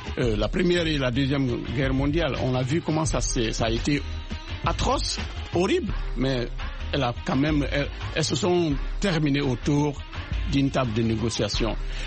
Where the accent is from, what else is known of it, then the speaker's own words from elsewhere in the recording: Guinea; la Guinée, mon pays d'origine, c'est le petit Congo. Vous comprenez, en Afrique de l'Ouest.